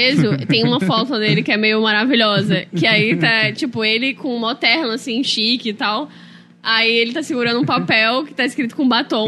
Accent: Northeast Region, Brazil; Então, quando eu era criança, eu também... Eu não sou da Rússia comunista, mas no Nordeste não chegava muita coisa lá.

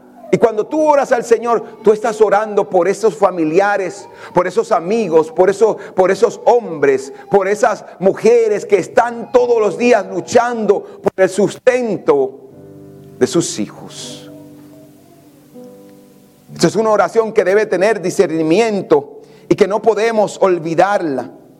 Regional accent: Dominican Republic; Mire, yo crecí en República Dominicana.

